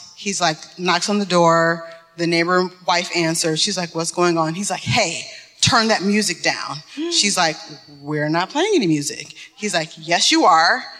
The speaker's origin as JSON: {"language": "English", "town": "Detroit", "region": "Michigan", "country": "United States", "said": "I'm from Detroit."}